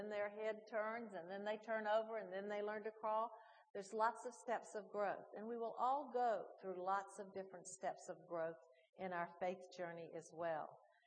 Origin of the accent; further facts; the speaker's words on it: the South, United States; growing up in the South in a church-going community, I had lived on an inherited faith, the faith of my parents